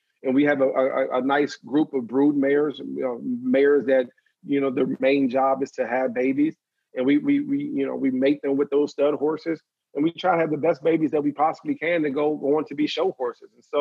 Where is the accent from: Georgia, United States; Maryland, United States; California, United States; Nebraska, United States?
Maryland, United States; I went back to Maryland with my hometown, and I was hanging out with a friend of mine.